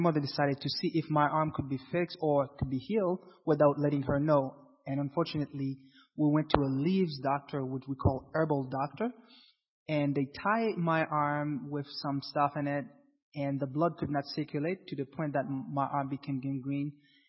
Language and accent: English; Port-au-Prince, Ouest, Haiti; I grew up in Haiti.